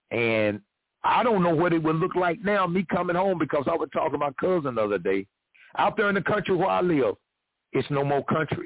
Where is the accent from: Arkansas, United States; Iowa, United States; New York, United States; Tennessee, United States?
Tennessee, United States; Nashville; Mr. Doctor, when you talk about Nashville, I was raised in Nashville.